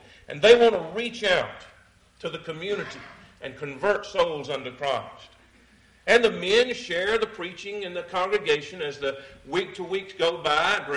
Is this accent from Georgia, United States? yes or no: yes; Atlanta, Georgia, United States; I grew up in Atlanta, outside of Atlanta, and in the last, I'd probably say in the last two or three years, there's been great changes there, but especially since I grew up there as a child.